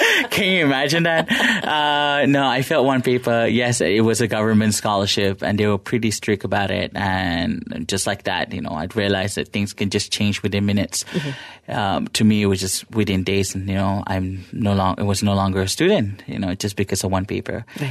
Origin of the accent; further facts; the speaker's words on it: Subang Jaya, Selangor, Malaysia; I grew up in Subang Jaya, very modern family. You know, growing up as a kid in Subang Jaya, so it's exciting, you know, all the hip years